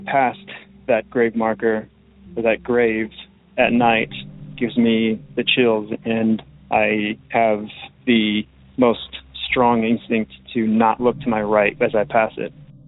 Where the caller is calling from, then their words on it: Oregon, United States; Hey, Derek … I'm calling from Oregon.